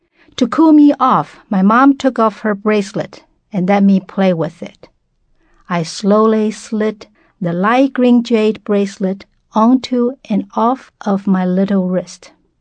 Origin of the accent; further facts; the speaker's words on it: Taiwan; moved away as an adult; now in United States; I was born and raised in Taiwan, the Republic of China. Many years ago, I came to the States to attend graduate school.